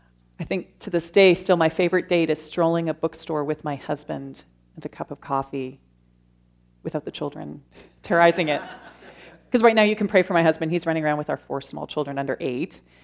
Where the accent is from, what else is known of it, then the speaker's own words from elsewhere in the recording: London, Ontario, Canada; I grew up in London, Ontario, without a faith, really kind of, I guess I would define myself as loosely Catholic in terms of a European Catholic background, went to church for Christmas and Easter sort of thing, largely went to a Hungarian church